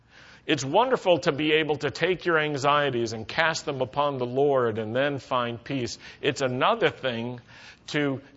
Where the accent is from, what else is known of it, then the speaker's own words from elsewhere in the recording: Roanoke, Virginia, United States; Well, I grew up in Roanoke, Virginia. That's the Shenandoah Valley, Blue Ridge Mountains.